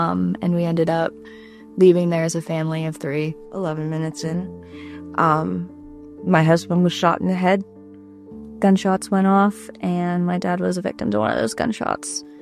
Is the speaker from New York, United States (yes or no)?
no; Sarver, Pennsylvania, United States; I'm from Sorver, Pennsylvania.